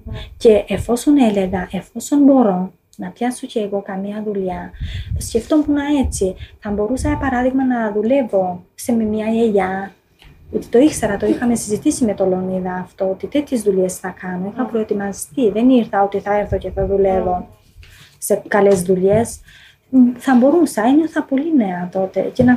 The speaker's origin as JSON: {"language": "Greek", "country": "Albania", "lives_now": "Greece", "said": "είδα πολλούς ανθρώπους από την πατρίδα μου και από το Περμέτη και από το Τεπελένη που δούλευαν εδώ."}